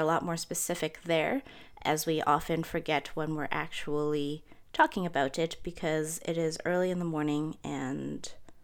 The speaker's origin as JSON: {"language": "English", "town": "Toronto", "region": "Ontario", "country": "Canada", "tie": "born or raised there", "said": "maybe because this is me growing up in Jane and Finch."}